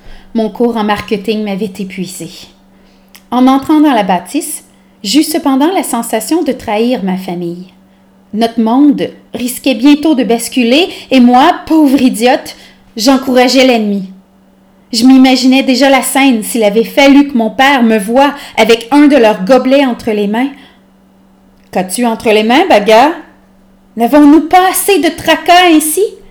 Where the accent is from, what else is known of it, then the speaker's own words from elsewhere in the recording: Vancouver, British Columbia, Canada; born there; Je suis née à Vancouver, dans cette vieille bâtisse de briques rouges.